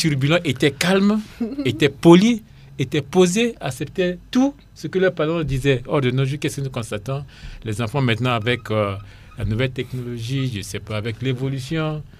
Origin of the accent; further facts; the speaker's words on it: Central African Republic; ici, chez nous, en Centrafrique.